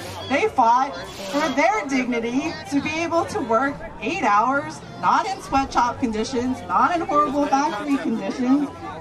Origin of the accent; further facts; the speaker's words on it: Hawaii, United States; I grew up in Hawaii, and on May Day, they called May Day is Lay Day in Hawaii.